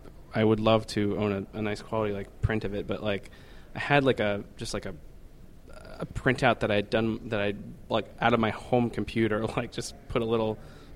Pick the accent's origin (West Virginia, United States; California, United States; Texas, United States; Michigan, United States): West Virginia, United States; Wiley Ford; I'm actually from Wiley Ford, West Virginia, which is, it's right on the... It's right on the Potomac River, so it's literally on the border of Maryland. I mean, I went to school in Cumberland.